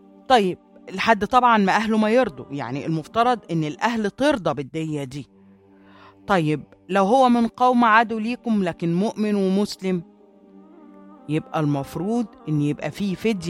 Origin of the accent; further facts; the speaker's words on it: Egypt; الصار أو الطار زي ما بنسميه عندنا في مصر